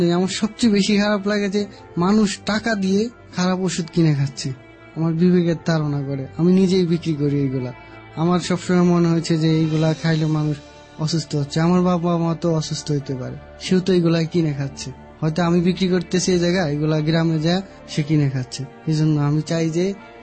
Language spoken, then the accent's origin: Bangla; Dhaka Division, Bangladesh; born there; রাজবাড়ী জেলার।